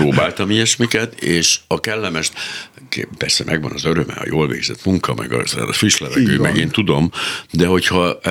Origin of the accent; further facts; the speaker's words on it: Miskolc, Borsod-Abaúj-Zemplén, Hungary; én Miskolci vagyok